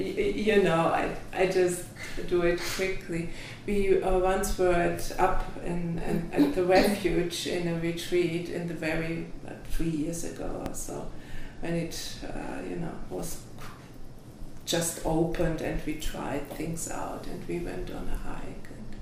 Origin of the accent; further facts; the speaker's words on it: Germany; how was it for you growing up in Germany after the Second World War? And that was quite a theme in my youth.